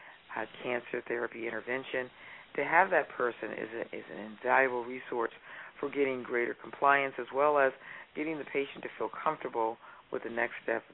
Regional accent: Compton, California, United States; actually migrated to Compton, California, and I was actually born at Los Angeles County Hospital, and I was raised in Compton

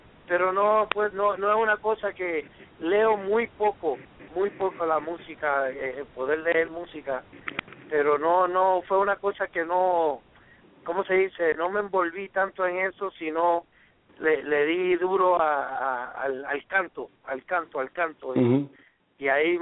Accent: Brooklyn, New York, United States; born there; yo soy nacido en Brooklyn, New York, y mi padre es de San Germán, Puerto Rico, y mi madre de Mayagüez

